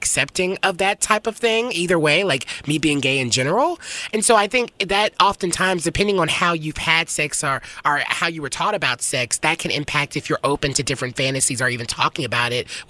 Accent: the South, United States; even how I felt about growing up in the South

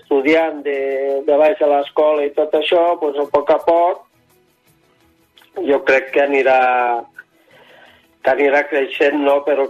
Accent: Catalonia, Spain; first language Aranese; sempre que en trobo algú de la Vall d'Aran, jo el primer que faig és expressar-me en aranès, que és la meva llengua

